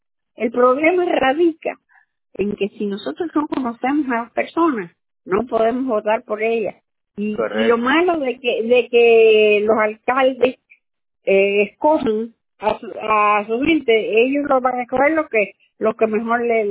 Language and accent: Spanish; Cuba; moved away; also born or lived in Spain; Yo salí de Cuba en el 68 y llegué aquí y fui a España. Y vivía allá hasta marzo del 69, y en marzo del 69 llegué a este país.